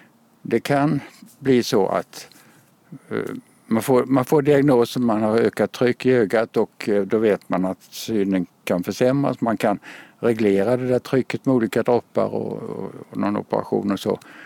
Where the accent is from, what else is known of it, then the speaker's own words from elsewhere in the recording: Kalmar County, Sweden; accent: Småland dialect; now in Lund, Sweden; Jag är från Kalmar-trakten. Den dialekten går inte ur. Jag har bott i Kalmar sedan... Jag tog studenten i Kalmar. Och då var jag 20 år ungefär. Och sen har jag aldrig bott där.